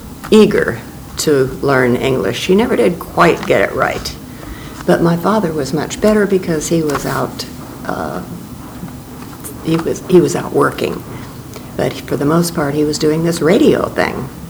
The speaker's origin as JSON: {"language": "English", "town": "Brooklyn", "region": "New York", "country": "United States", "tie": "born there", "said": "I was born in Brooklyn, New York in 1931, and … which is completely Swedish."}